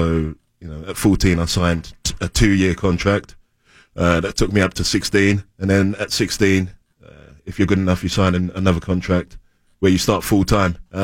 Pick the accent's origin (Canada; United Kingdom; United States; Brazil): United Kingdom; London; I grew up in East London, which is only probably half an hour, 30 minutes away from North London.